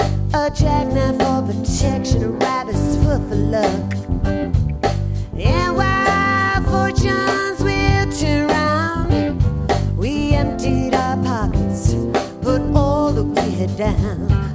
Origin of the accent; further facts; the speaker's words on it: Oakhurst, New Jersey, United States; A few miles north of Asbury Park. I grew up in a small town called Oakhurst.